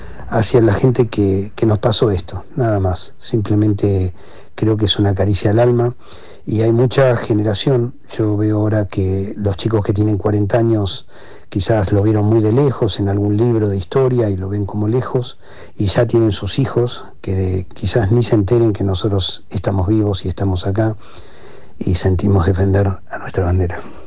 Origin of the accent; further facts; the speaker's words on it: La Plata, Buenos Aires Province, Argentina; nosotros somos originalmente de La Plata, la mayoría